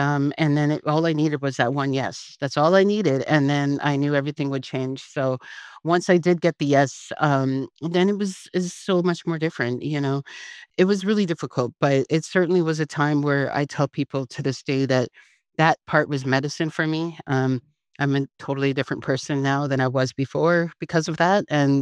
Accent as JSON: {"language": "English", "town": "Regina", "region": "Saskatchewan", "country": "Canada", "also_born_or_lived": "Montreal", "lives_now": "Calgary, Canada", "said": "I moved to Calgary from Montreal, originally from Regina, Saskatchewan."}